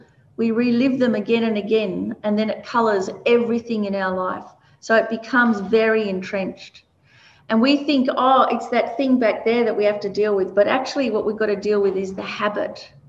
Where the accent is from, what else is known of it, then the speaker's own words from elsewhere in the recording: Melbourne, Victoria, Australia; when I was growing up in Melbourne, lots of Greeks and Italians around